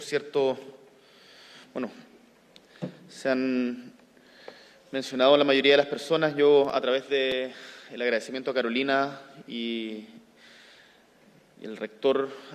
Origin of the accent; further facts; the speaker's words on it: Magallanes and Chilean Antarctica, Chile; somos magallánicos.